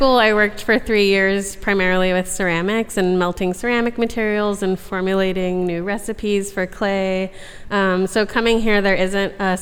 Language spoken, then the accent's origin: English; Hawaii, United States; I didn't grow up with coyotes. I grew up in Hawaii where we don't have that kind of thing.